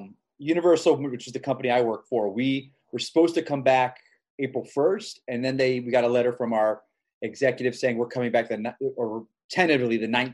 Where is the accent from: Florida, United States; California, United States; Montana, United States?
Florida, United States; And I look at my home state where I grew up, Florida, and I just think they're a bunch of idiots.